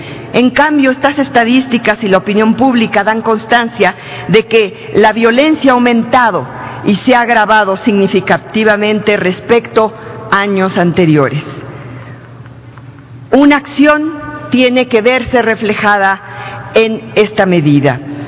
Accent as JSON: {"language": "Spanish", "region": "Puebla", "country": "Mexico", "said": "de donde soy originaria, del estado de Puebla."}